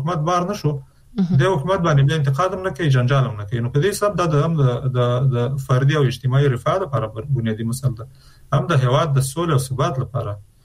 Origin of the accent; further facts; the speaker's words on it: Afghanistan; نو چون موږ د افغانستان خلک یو، د افغانستان په هر فرد که هغه نظام کې که بیرون د نظام یې موږ پرې مکلفیت لرو